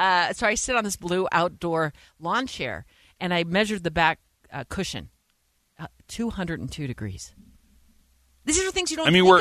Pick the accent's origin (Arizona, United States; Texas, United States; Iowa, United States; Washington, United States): Arizona, United States; That was me going to the mailbox growing up in Arizona with bare feet.